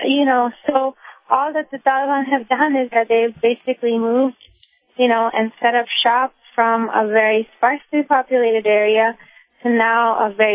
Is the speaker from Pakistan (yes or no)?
yes; Pakistan; You know, I'm saying that as a Pakistani woman.